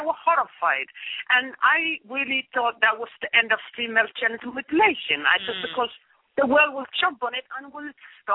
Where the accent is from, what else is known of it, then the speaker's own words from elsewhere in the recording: Somalia; I was born and raised in Somalia, East Africa, and as a little girl.